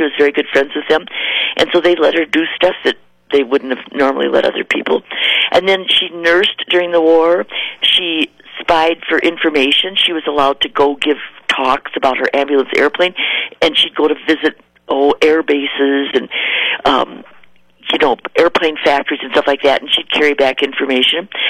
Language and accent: English; California, United States; I'm from California, so at the Mission Inn in Riverside, California, a famous old mission